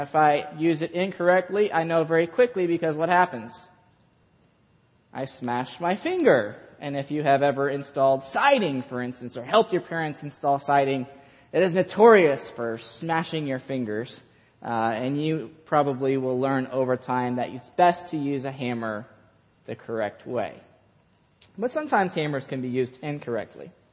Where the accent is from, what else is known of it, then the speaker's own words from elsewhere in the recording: Michigan, United States; So my dad was a builder years ago. I'm from Michigan, and my dad was a builder